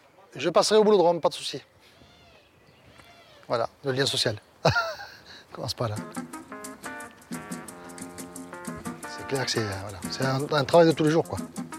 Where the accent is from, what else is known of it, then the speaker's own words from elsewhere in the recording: Pamiers, Occitanie, France; Alors, je suis originaire de Pamiers. J'ai grandi ici, j'ai grandi au Foulon. Au numéro 7, exactement. 7 HLM du Foulon.